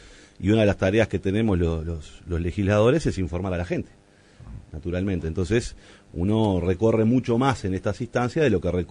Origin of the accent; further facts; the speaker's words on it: Montevideo, Uruguay; Yo soy montevideano, fui diputado por Montevideo durante 2 periodos.